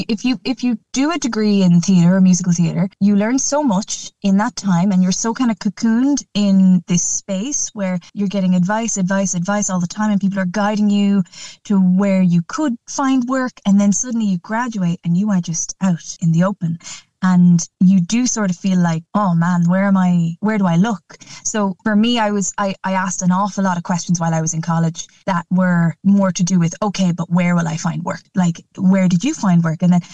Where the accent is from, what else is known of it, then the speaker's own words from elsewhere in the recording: Connacht, Ireland; So I grew up in Mayo, and in my hometown there wasn't really theatre opportunities.